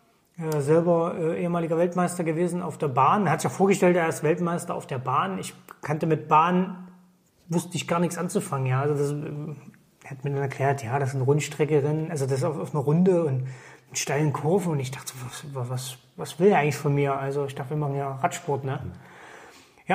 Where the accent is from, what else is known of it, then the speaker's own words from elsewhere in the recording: Auma, Thuringia, Germany; also born or lived in Zollernroda; Ich bin in Zollernroda geboren. Für alle Hörer, die das nicht kennen, das ist an der Grenze zum Vogtland in Ostthüringen. Und bin dann 8 Kilometer weiter aufgewachsen in Auma, ein kleines Örtchen, 3000 Einwohner.